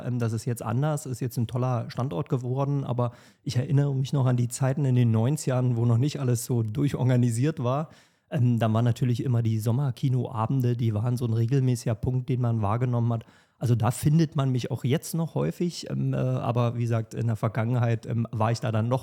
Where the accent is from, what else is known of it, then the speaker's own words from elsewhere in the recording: Potsdam, Brandenburg, Germany; Also Ur-Potsdamer, das ist richtig. Ich bin 78 in Potsdam geboren und habe verschiedene Stationen gehabt in Potsdam.